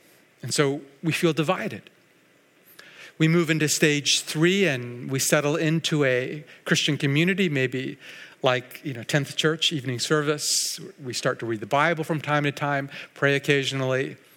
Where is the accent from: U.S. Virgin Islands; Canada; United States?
Canada; Surrey, British Columbia; when I was a child growing up in North Surrey